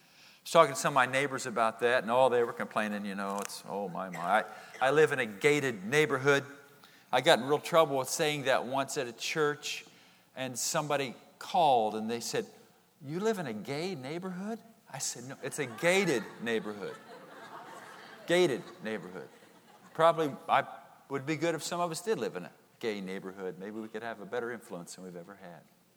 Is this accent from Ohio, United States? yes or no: yes; Ohio, United States; And I was raised up in Ohio, and so some of you know about the snowstorms up there